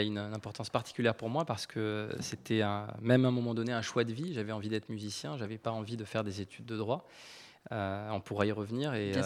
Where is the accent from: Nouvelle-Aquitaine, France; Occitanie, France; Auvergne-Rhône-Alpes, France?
Occitanie, France; Toulouse; Je suis né à Toulouse. Je suis né à la clinique des Teinturiers, comme beaucoup de ma génération, fin des années 80, en face de la Garonne, de l'autre côté, rive gauche.